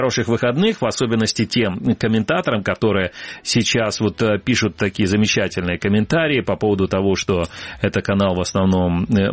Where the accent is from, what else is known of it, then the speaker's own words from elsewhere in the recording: Feodosia, Crimea, Ukraine; вот в моем родном городе Феодосия, конечно, не Керчь, но это Феодосия